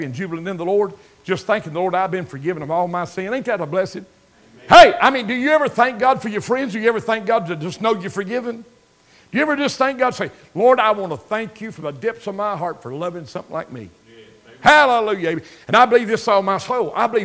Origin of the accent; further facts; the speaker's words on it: Crab Orchard, United States; I was holding a revival meeting over to Crab Orchard. That's my hometown.